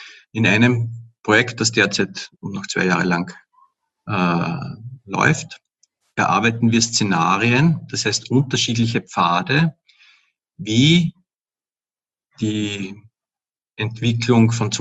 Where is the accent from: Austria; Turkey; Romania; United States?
Austria; Upper Austria; now in Vienna, Austria